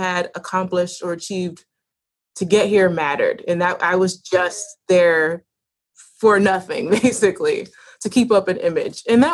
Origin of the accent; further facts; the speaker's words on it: Williamsville, New York, United States; I was raised in Williamsville, like Clarence, New York, which is very white.